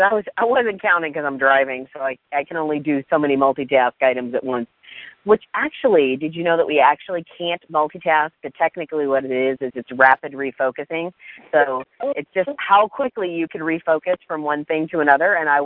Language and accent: English; Minnesota, United States; accent: Minnesotan; It was my Minnesotan version of my hybrid chameleon accent, apparently.